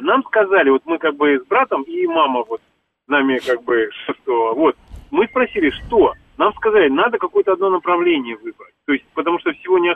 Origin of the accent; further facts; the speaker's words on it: Omsk, Omsk Oblast, Russia; я сам из Омска, у нас там три таких, ну, военных учреждения.